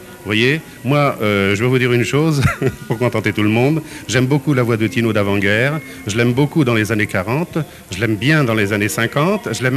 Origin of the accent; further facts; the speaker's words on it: Paris, Île-de-France, France; Je suis parisien d'origine, j'ai commencé à faire les puces tout autour de Paris